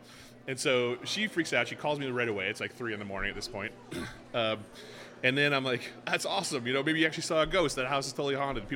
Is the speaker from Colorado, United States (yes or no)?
no; Menominee, Wisconsin, United States; now in Hudson, United States; All right. Well, I grew up in Menominee, Wisconsin, which was a lumber baron town.